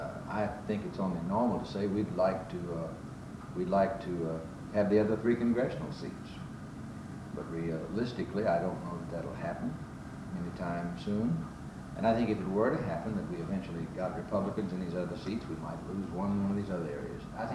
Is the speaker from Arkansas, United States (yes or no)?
no; Mississippi, United States; now in Memphis, United States; I was born and raised in Mississippi. Was the son of a Democrat congressman and didn't know anything but a one-party state